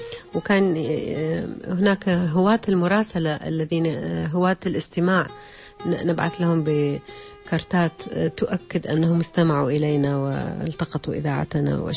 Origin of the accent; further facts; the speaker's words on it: Iraq; تنقلنا كثيرا في العراق، لأنه عمل والدي كان يتطلب هذا التنقل، فذهبنا فترة إلى الزبير والفاو ثم الزبير، ثم ذهبنا إلى منطقة يعني محطة في لواء الدليم، ثم جئنا إلى كركوك. عشنا في كركوك